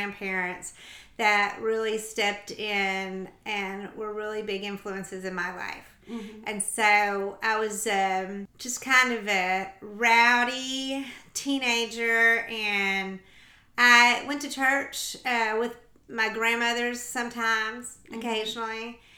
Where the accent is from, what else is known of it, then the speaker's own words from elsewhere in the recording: Texas, United States; I'm from a small town in North Texas